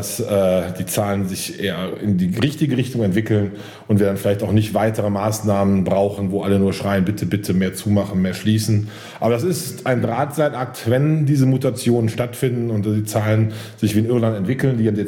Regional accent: Cologne, North Rhine-Westphalia, Germany; Als Kölner

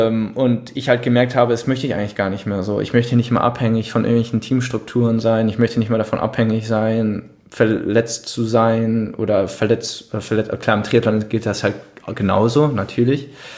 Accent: Düsseldorf, North Rhine-Westphalia, Germany; als Düsseldorfer dann noch versuchen, auch zur ersten Bergwertung an meinem Hausberg, der 1 Kilometer von meiner Wohnung ist, da die Bergwertung zu holen.

